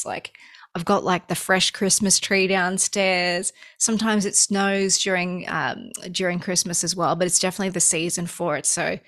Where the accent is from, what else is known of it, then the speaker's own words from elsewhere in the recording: Australia; also born or lived in Los Angeles; now in United States; Like I grew up in Australia, and when I first moved to America, I was living in Los Angeles for the first few years.